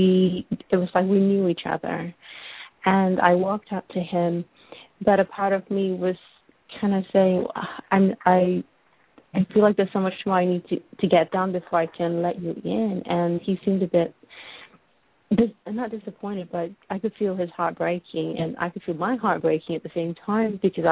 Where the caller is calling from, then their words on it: Texas, United States; Hi, how are you? From Texas.